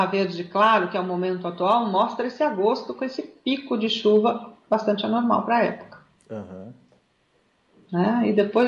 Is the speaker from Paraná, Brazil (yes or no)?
yes; Paraná, Brazil; Eu vim do norte do Paraná.